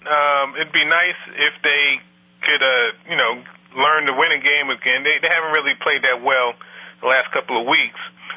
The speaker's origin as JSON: {"language": "English", "town": "Brooklyn", "region": "New York", "country": "United States", "tie": "born or raised there", "said": "I grew up in Brooklyn, a Mets fan, and he's one of my heroes."}